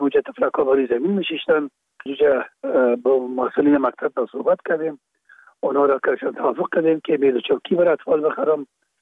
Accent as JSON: {"language": "Persian", "region": "Kabul", "country": "Afghanistan", "tie": "born or raised there", "said": "اونجا در شهید کابل به دنیا آمدیم و اونجا مکتب خواندیم تا زمانی که صنف 12 را که در مکاتب ابتدایه خواندیم"}